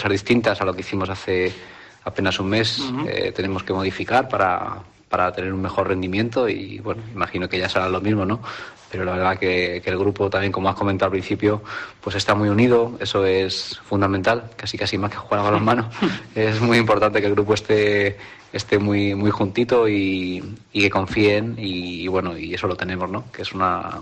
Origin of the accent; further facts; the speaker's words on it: Petrer, Valencian Community, Spain; vengo de Petrer, del mismo pueblo